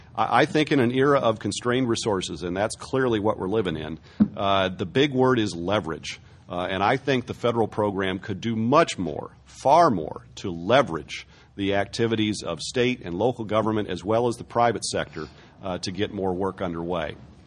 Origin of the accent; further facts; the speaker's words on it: California, United States; And one thing I have to plea for as a Californian is that it would be nice if Washington rewarded us for self-help.